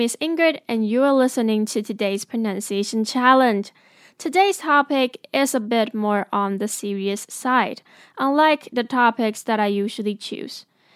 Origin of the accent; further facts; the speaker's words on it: Taiwan; English is a second language; No, I didn't study abroad. I was born and raised in Taiwan and none of my parents speak English.